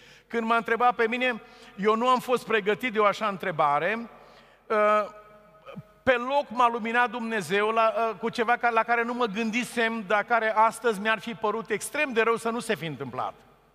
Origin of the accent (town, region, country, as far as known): Romania